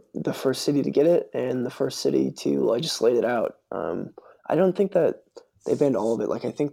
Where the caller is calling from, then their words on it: Kansas City, Missouri, United States; I'm coming from Kansas City, and in Kansas City we have a pretty good trail system by my house.